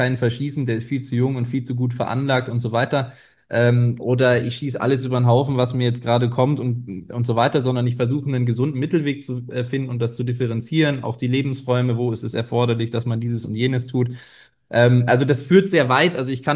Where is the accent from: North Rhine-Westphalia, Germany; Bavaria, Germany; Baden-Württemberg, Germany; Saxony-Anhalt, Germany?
Bavaria, Germany; wir kommen ja beide aus Bayern